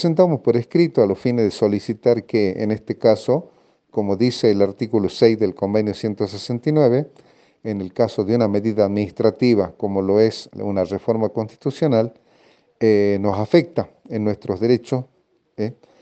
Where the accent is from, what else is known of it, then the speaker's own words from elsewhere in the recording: Tilcara, Jujuy, Argentina; now in Buenos Aires, Argentina; yo soy indígena Colla de la comunidad indígena Angosto del Perchel, que está ubicada en Tilcara, en Jujuy, en la República Argentina.